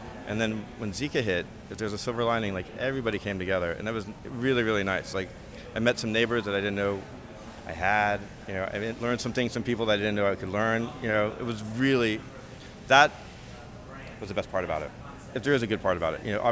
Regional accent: Miami, Florida, United States; I'm from Miami. Being from Miami, this is a unique, vibrant, culturally rich area

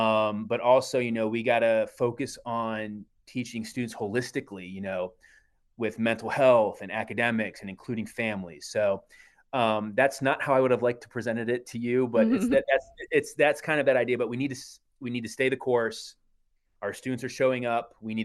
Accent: Brookfield, Ohio, United States; I'm originally from Brookfield, Ohio, which is a small school, small town in Trumbull County.

